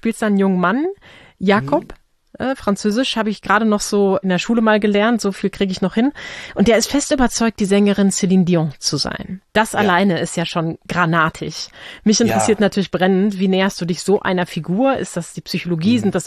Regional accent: Hamburg, Germany; Und da würde mich natürlich hier als Hamburgerin interessieren

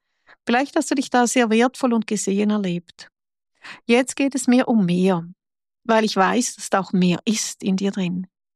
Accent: Switzerland; ich bin Schweizerin oder man hört es, ich bin Schweizerin.

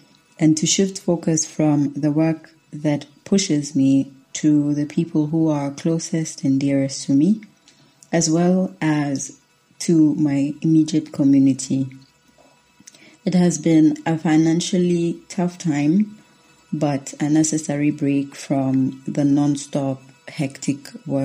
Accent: Nairobi, Kenya; from Nairobi, Kenya.

